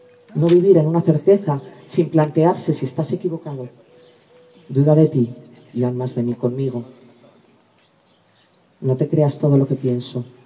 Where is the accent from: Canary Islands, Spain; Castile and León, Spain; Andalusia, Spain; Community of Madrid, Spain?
Castile and León, Spain; Segovia; vengo de Segovia.